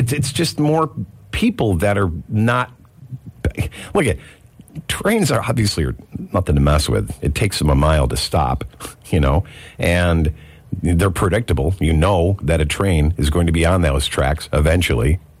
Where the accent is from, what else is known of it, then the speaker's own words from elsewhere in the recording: Leicester, New York, United States; I used to play with the train tracks in where I grew up in Leicester, New York, between like Geneseo and Perry in that area.